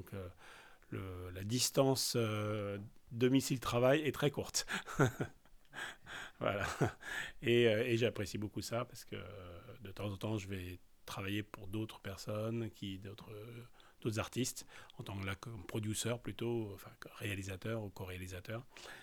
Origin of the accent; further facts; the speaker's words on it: Paris, Île-de-France, France; also born or lived in Jerusalem; Je suis né à Paris, vécu quasiment toute ma vie à Paris, sauf entre l'âge de 16 ans et 18 ans, où j'ai habité la ville de la vieille ville, non, la nouvelle ville et après la vieille ville de Jérusalem.